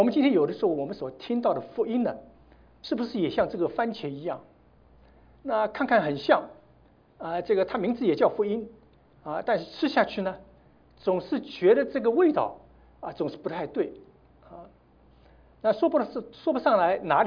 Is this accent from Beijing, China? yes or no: no; Shanghai, China; 这个我记得这个小时候在上海啊，夏天的时候，有的时候跟母亲这个到菜市场小菜场去